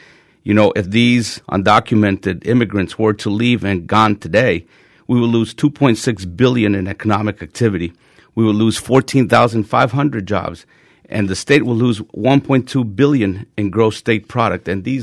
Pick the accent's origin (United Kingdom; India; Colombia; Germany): Colombia; now in United States; I was born here. I was raised in Colombia and over here. But, you know, overall, when you look at me, I'm a Hispanic guy.